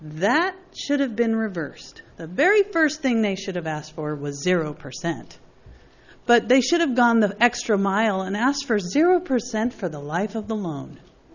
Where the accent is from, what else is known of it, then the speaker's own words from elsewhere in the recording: Los Osos, California, United States; from Los Osos.